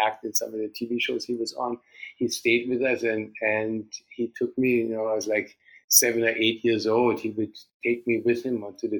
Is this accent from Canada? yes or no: no; Germany; English is a second language; I grew up in Germany, and my father was a mountain climber.